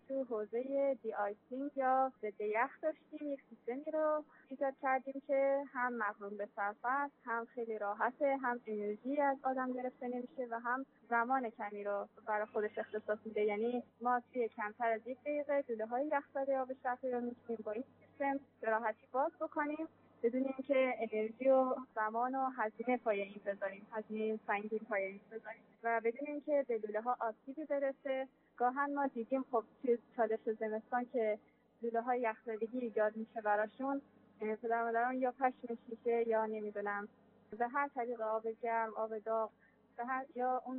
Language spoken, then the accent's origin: Persian; Mashhad, Razavi Khorasan, Iran; از مشهد، اصالتاً از بامیان هستم.